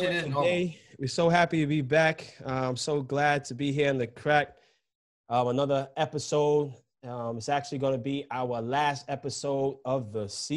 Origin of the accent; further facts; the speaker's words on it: New York City, New York, United States; I'm from New York City. I have no problem having an argument as long as it's respectful, right?